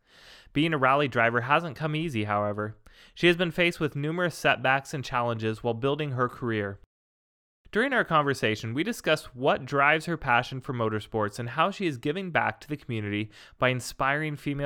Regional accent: United States; now in Reykjavik, Iceland; I'm an American expat who's married to an Icelander, loves travel and aviation, and works as a registered nurse here in the city of Reykjavik.

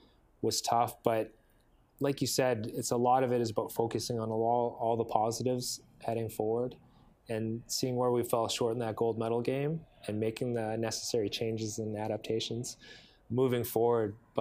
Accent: Richmond, British Columbia, Canada; I'm from Richmond, BC

